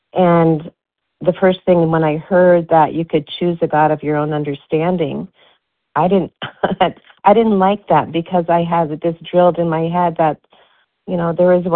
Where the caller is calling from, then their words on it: Arizona, United States; I'm calling from Arizona.